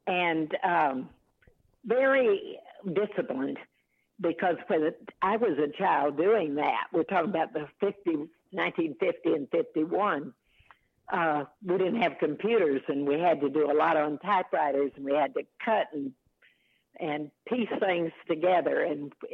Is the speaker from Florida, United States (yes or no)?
yes; Florida, United States; also born or lived in Arkansas; I was born in Arkansas and I was raised for the most part in Florida. Okay. I grew up near Orlando.